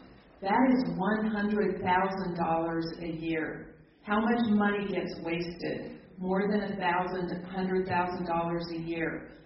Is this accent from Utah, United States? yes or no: yes; Roy, Utah, United States; I'm from Roy